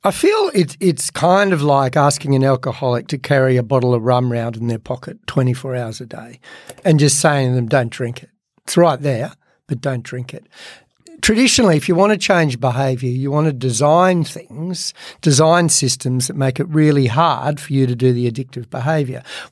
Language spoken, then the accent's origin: English; Canberra, Australian Capital Territory, Australia; Me growing up in Canberra, only child